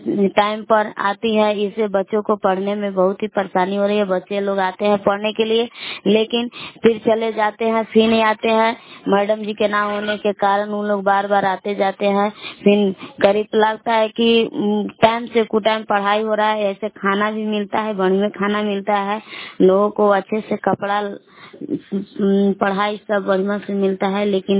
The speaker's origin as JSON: {"language": "Hindi", "town": "Belaon", "region": "Bihar", "country": "India", "said": "मैं बेलाव के निवासी हूँ। आज मैं बेलाव को जो आंगनबाड़ी है वहाँ पर मैं आई हूँ।"}